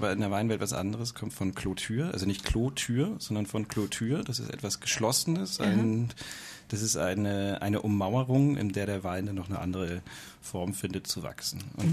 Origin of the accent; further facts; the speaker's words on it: Kiel, Schleswig-Holstein, Germany; Ich selbst bin Kieler